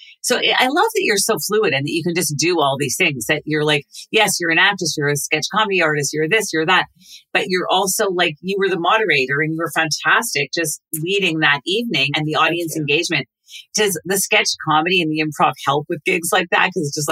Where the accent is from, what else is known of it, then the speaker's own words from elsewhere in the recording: Montreal, Quebec, Canada; Oh, that's my hometown.